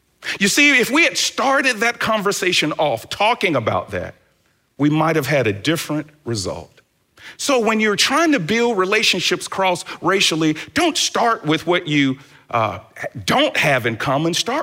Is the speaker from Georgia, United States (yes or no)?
yes; Atlanta, Georgia, United States; also born or lived in Tennessee; From growing up in Atlanta, an all-black area, to going to the University of Tennessee, an all-white area.